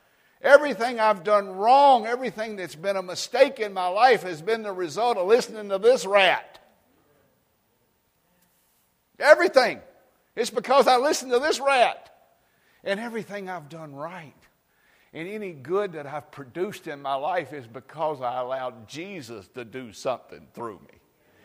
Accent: Brooklyn, New York, United States; they'd always ask me, boy, where are you from? And I'd say, Brooklyn. The Bronx.

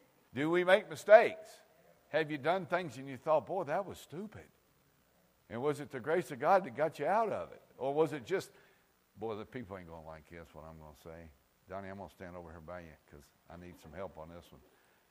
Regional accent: Kentucky, United States; Where I grew up in Marion County, we have some of the worst roads in the United States. The roads in Kentucky are some of the worst in the world.

